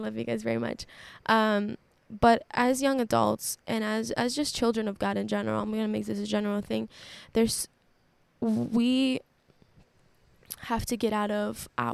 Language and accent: English; Boston, Massachusetts, United States; us people in Boston, and we're doing all these things because I'm from Boston.